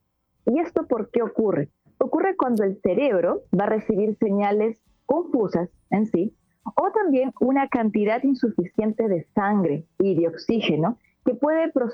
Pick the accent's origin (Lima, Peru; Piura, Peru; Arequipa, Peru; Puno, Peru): Lima, Peru; Mire, yo soy de Lima, Perú, pero en esta oportunidad, pues, soy misionera, pero me tocó quedarme aquí en Lima por un tiempito.